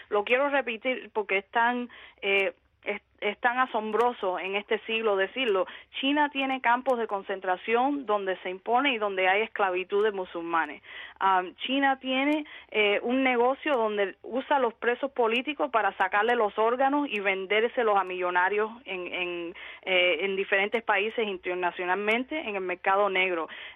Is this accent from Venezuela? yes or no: no; Cuba; siendo disidente cubano